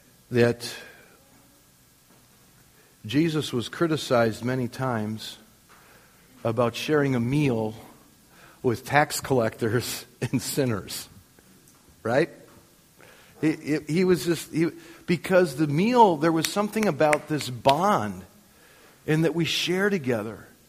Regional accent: Wisconsin, United States; born there; I was born in Wisconsin.

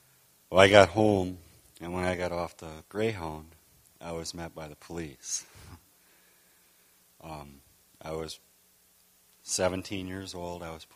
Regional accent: Holmen, Wisconsin, United States; I was raised in Holman, Wisconsin. It was a non-Christian home.

